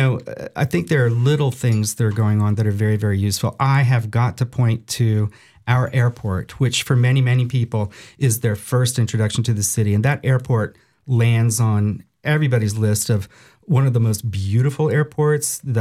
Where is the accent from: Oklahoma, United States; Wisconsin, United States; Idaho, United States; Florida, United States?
Florida, United States; Jacksonville; I think there really is a kind of a stigma, oh, you know, I'm from Jacksonville